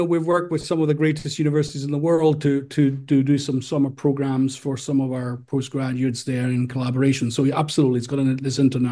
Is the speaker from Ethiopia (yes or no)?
no; Apulia, Italy; I'm originally from Puglia in Italy